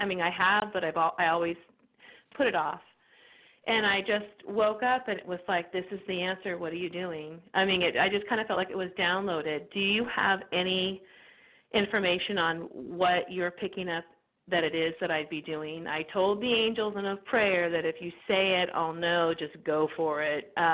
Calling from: California, United States; But I'm calling from California today.

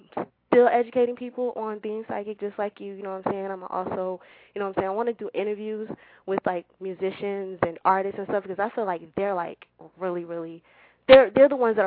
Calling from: Virginia Beach, Virginia, United States; I'm calling from Virginia Beach.

